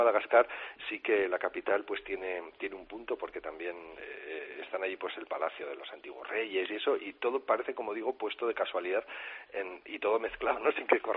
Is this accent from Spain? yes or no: yes; Logroño, La Rioja, Spain; ¿cómo me traducen a mí mis novelas si soy de Logroño?